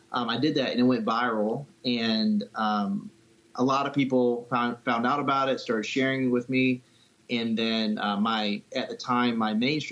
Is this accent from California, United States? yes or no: no; South Carolina, United States; also born or lived in Charlotte; But I was born in Charlotte, grew up in South Carolina.